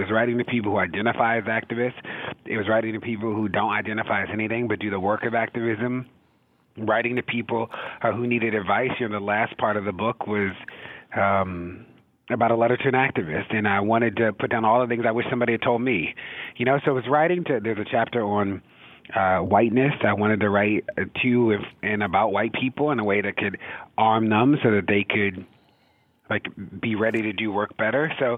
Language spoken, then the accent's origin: English; Baltimore, Maryland, United States; also born or lived in St. Louis, United States; I'm from Baltimore. I did move to St. Louis, and I moved home to Baltimore when Freddie Gray got killed and realized that I needed to do work back home where I was from.